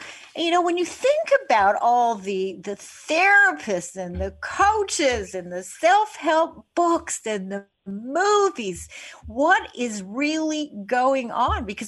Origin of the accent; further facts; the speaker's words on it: Winnipeg, Manitoba, Canada; I grew up in Winnipeg, Canada. Yes, I am Canadian